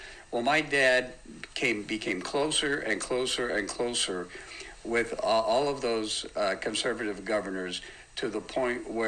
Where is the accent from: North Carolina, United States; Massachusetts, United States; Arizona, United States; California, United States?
California, United States; I was raised back in California, back in the day when California, even though it was left-leaning, it was pretty much like every other state.